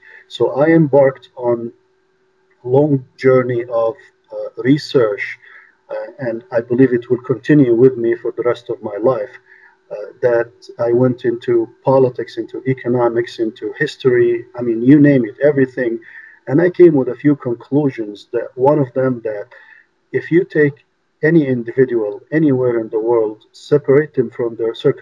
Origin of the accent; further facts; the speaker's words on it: Cairo, Cairo Governorate, Egypt; English is a second language; moved away as an adult; now in New York, United States; Correct. I born and raised over there. I lived 27 years in Egypt before moving to the United States.